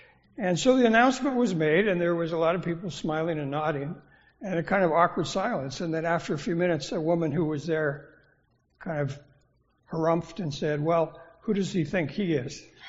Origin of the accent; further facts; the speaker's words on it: Canada; now in United States; And I'm from Canada